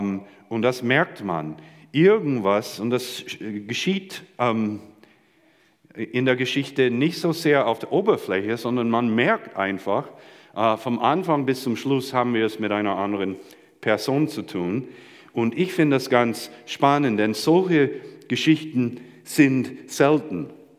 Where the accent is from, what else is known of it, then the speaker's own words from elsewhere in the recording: United States; German is a second language; jetzt muss man verstehen, ich bin Amerikaner, ich habe ja so andere Vorstellungen